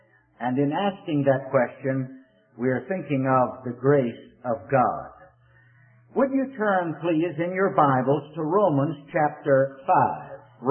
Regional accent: Richmond, Virginia, United States; it was the latter part of 1954 in my hometown of Richmond, Virginia, that I received Christ as my Savior

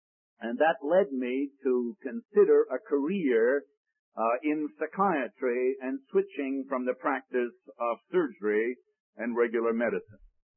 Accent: Ireland; born there; I was born in Ireland, and I discovered one of my compatriots here tonight, wherever he is

